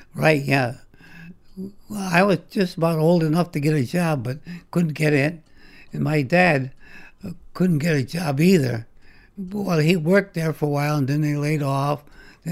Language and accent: English; Waterbury, Connecticut, United States; born there; That's right. I was born in Waterbury.